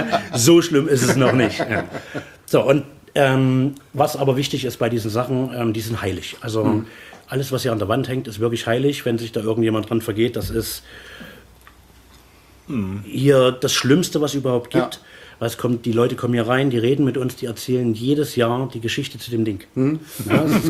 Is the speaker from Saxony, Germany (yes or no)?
yes; Chemnitz, Saxony, Germany; also ich komme ursprünglich aus Chemnitz, habe im Marketing gearbeitet